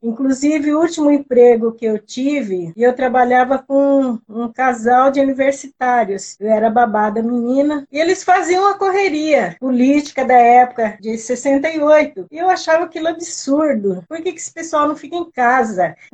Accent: Tupã, São Paulo, Brazil; eu sou também do interior, da Alta Paulista, uma cidade chamada Tupã. A gente morava na periferia da periferia da periferia.

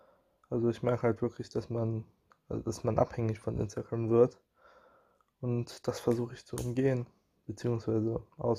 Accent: Leipzig, Saxony, Germany; ich komme aus Leipzig und ich studiere demnächst Informatik. Ich bin 18 Jahre alt und ja, ich komme aus der Generation Z.

